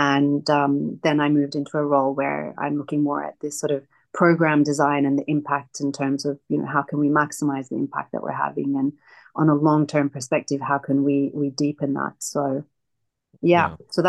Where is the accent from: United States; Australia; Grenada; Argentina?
Australia; So I'm Palestinian, but I grew up in Australia. My family is originally from Khalil, from Hebron area in the West Bank.